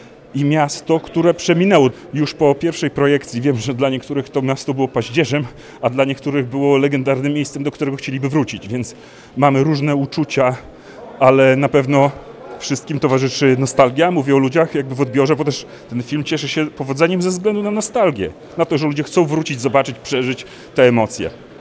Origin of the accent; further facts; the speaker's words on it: Podlaskie Voivodeship, Poland; oczywiście jesteśmy stąd, to podlaskie takie zabarwienie